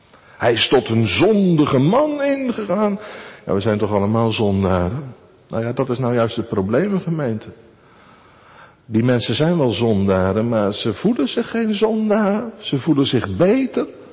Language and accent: Dutch; Hoogvliet, South Holland, Netherlands; In Hoogvliet, waar ik opgegroeid ben